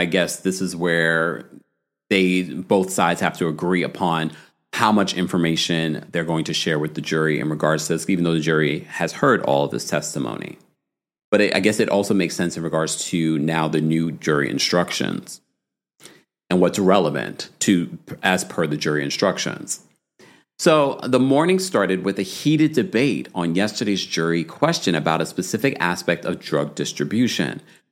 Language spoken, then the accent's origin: English; New York City, New York, United States; and then back here in my hometown of New York City.